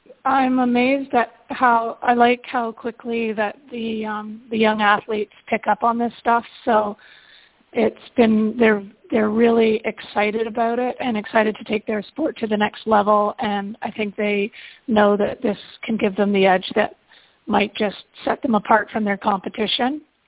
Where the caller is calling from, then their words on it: Vancouver, British Columbia, Canada; I'm calling from Vancouver, Canada